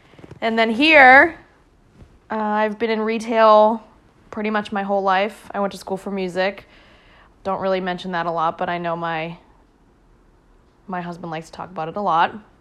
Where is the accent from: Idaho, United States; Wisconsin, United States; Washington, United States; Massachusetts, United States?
Massachusetts, United States; So I am originally from the South Shore of Massachusetts.